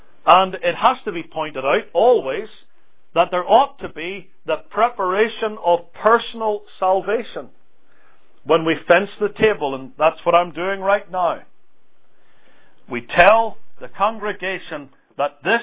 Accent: United Kingdom; and there we were, and I was a greenhorn from the United Kingdom, not knowing what any of this was about.

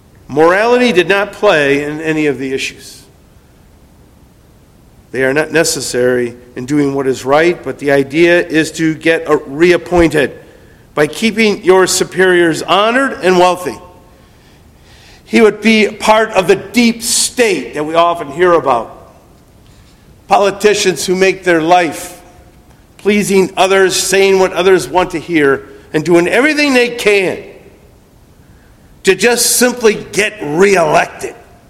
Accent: Detroit, Michigan, United States; Now, I say that because I'm from Detroit, so that's okay.

